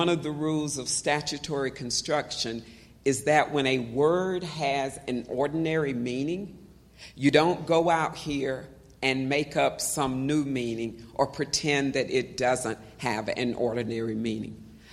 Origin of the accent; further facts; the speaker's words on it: the South, United States; As you can see, I'm a black woman. I am 58 years old. I grew up in the South.